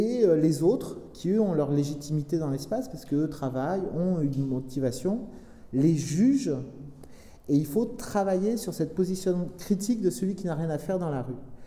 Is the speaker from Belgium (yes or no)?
no; Bordeaux, Nouvelle-Aquitaine, France; Et je viens de Bordeaux et adolescent, on m'avait raconté cette histoire-là